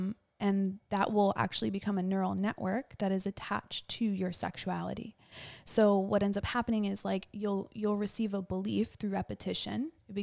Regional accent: Westchester, New York, United States; now in New York City, United States; I am from Westchester originally, which is the county right outside New York City.

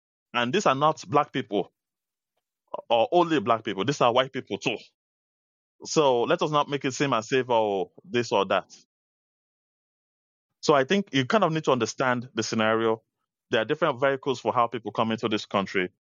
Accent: Nigeria; When I was growing up in Nigeria, and even now, it was not a do-it-yourself culture.

